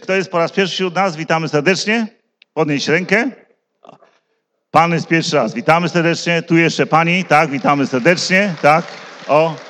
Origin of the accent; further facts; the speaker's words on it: Zielona Góra, Lubusz Voivodeship, Poland; bo ja z Zielonej Góry. Tam się urodziłem i do tamtego kościoła chodziłem w Zielonej Górze.